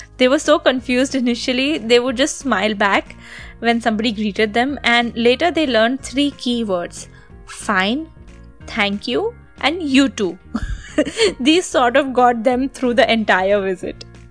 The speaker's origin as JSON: {"language": "English", "town": "Mumbai", "region": "Maharashtra", "country": "India", "tie": "born or raised there", "moved": "as an adult", "lives_now": "abroad", "said": "as an Indian in my first few days in America. … this podcast is called Culture Chaos. Having spent all of my life as a proud Mumbai girl, my mind sort of went for a toss when I moved abroad"}